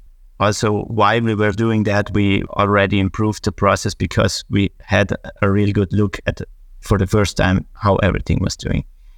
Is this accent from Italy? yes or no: yes; northern Italy, Italy; first language German; English is a second language; I'm from Italy, actually a northern part of Italy. And we speak German where we live and not actually Italian. Italian is our second language.